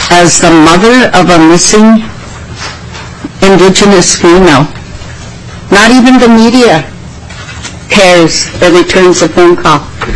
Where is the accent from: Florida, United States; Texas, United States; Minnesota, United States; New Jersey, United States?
Minnesota, United States; Colima; I'm from Colima, Minnesota. That's located on the Red Lake Indian Reservation.